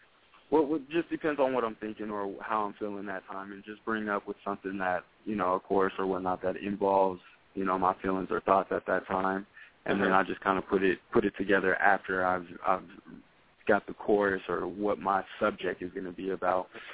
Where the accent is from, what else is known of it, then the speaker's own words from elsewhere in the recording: Portland, Oregon, United States; moved away as an adult; now in Reno, United States; once I moved to Reno, I'm originally from Portland, Oregon. I moved down to Reno probably about 5 years ago.